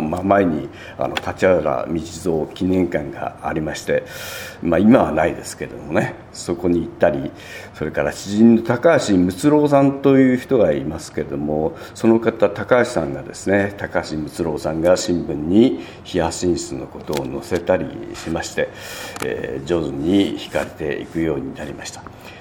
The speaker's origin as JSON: {"language": "Japanese", "region": "Hokkaido", "country": "Japan", "said": "私はもちろん北海道から来ましたから、雪のない本州の、気候にびっくりしたわけであります"}